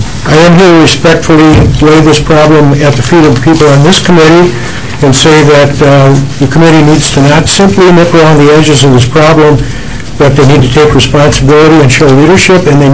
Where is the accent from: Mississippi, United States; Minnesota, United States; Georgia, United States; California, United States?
Minnesota, United States; Redwood; I'm from Redwood, Minnesota. I'm here as a citizen and a dog owner.